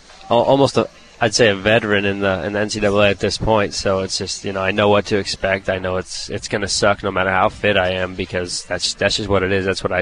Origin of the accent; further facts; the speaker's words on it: Denver, Colorado, United States; I'm from Denver, Colorado, so and that was a good way to get to know a big chunk of the team.